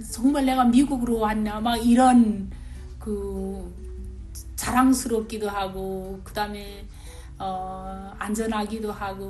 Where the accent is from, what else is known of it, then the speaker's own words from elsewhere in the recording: North Korea; 근데 이제 유타에 딱 왔는데 보니까 막 이게 딱 북한이 같은 느낌이 드는 거예요. 북한이 맨 산이죠. 그래서 어떻게 이게 딱 우리 고향에 온 것 같은